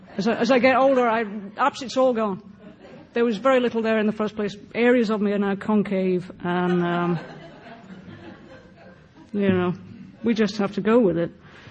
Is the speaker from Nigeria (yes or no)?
no; United Kingdom; Obviously, I'm from Britain